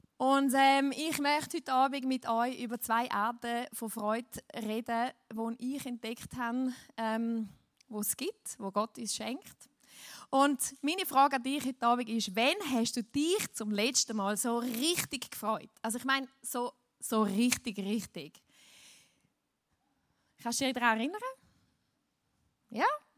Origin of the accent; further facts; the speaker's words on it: Switzerland; now in Vienna, Austria; Ich bin Schweizerin, habe aber einen Österreicher geheiratet und wir sind vor 5 Jahren nach Wien ausgewandert.